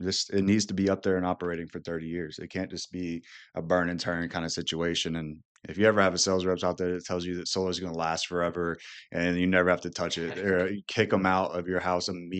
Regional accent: North Carolina, United States; I'm from North Carolina originally.

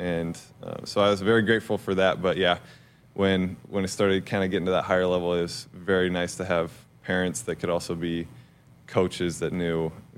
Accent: Sterling, Kansas, United States; So, I'm from Sterling, Kansas, about an hour outside of Wichita. I'm actually not in the city limits of Sterling. I grew up on a farm.

